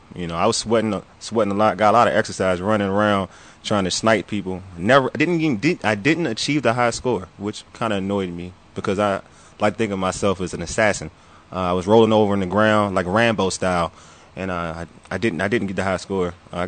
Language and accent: English; United States; born there; Some people call me a sellout being Nigerian. I was born in the United States, but both of my parents are Nigerian.